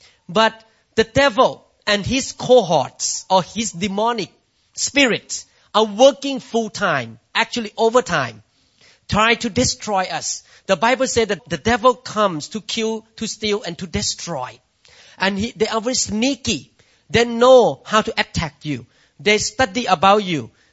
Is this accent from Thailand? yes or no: yes; Thailand; I grew up in Thailand as a Buddhist man.